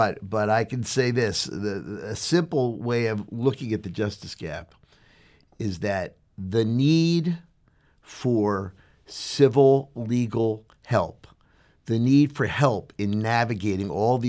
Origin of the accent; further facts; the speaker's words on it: Pennsylvania, United States; moved away as an adult; now in St. Louis, United States; What brought me originally to St. Louis, I'm from Pennsylvania, was I got there.